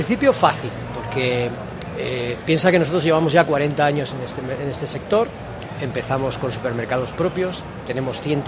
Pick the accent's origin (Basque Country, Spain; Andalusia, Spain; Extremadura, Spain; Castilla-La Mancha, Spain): Castilla-La Mancha, Spain; La ventaja, somos castellano-manchegos y conocemos bien el sector